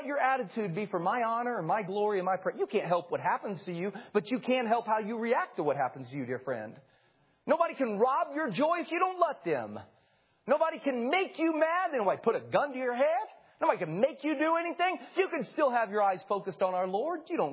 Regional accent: Midwest, United States; I grew up in the Midwest and it would get winter.

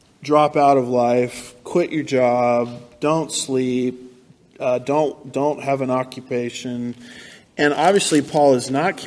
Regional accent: California, United States; now in Houston, United States; And the only reason I can handle Houston traffic is I came from California, Southern California, where it's actually worse, if you can believe that.

